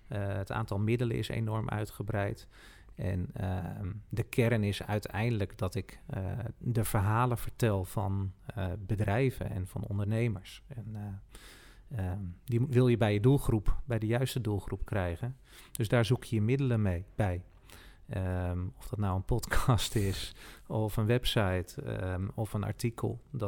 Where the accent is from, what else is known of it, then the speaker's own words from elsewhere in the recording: Haarlem, North Holland, Netherlands; Maar ik kom uit Haarlem.